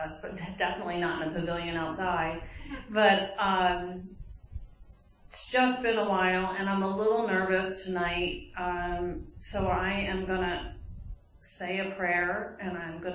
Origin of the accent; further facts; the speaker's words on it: Marlton, New Jersey, United States; I'm from Voorhees, well, Marlton, New Jersey. It's my home group's the first 164 in Voorhees, New Jersey.